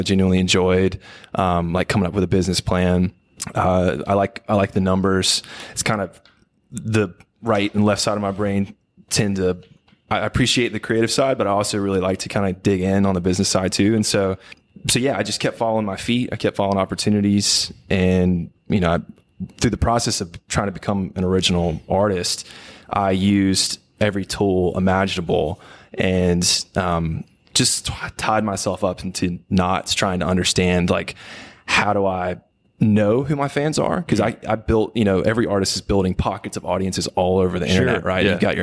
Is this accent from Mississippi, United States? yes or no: yes; Brandon, Mississippi, United States; So I'm from Brandon, Mississippi, so about 20 minutes from here. I was born here. I'm first generation Mississippian